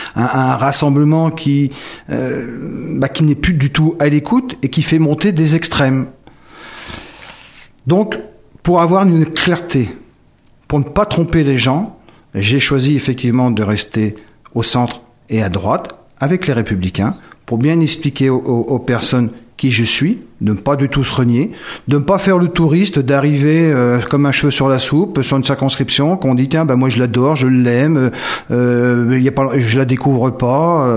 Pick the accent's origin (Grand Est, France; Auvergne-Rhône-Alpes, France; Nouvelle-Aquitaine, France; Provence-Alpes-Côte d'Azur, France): Nouvelle-Aquitaine, France; Rochefort; je suis l'enfant du pays, je suis né à Rochefort.